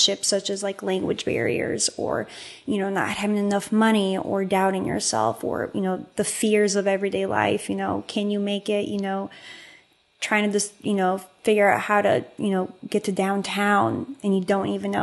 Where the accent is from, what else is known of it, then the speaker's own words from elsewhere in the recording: St. Louis, Missouri, United States; also born or lived in Berlin; So I was born in Berlin, Germany, and I've lived in the States for over 22 years, my whole life in St. Louis.